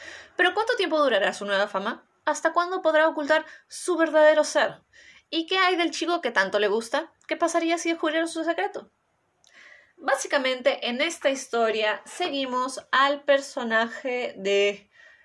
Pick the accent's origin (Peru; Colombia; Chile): Peru; por lo menos en mi país, en Perú